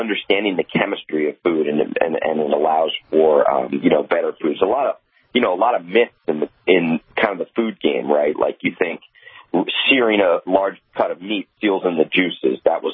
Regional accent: Bridgewater, New Jersey, United States; now in California, United States; So I'm a Taylor Ham guy, so I'm more northern Jersey, Bridgewater.

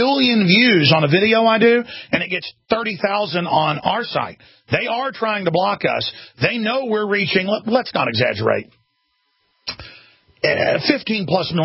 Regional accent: Dallas, Texas, United States; growing up in Dallas, my family, there wasn't any racist stuff.

